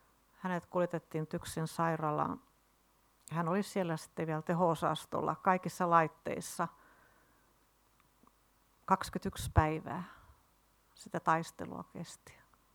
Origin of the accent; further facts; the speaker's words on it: Rauma, Satakunta, Finland; Olen tuntenut ACLO-naiset jo joskus Raumalla ollessani. Olen nimittäin Raumalta kotoisin.